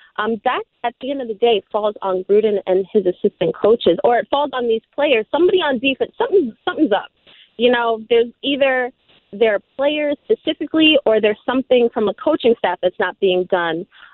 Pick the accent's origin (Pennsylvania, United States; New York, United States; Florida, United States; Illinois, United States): New York, United States; I am from New York, so we are a little negative, but that's not good.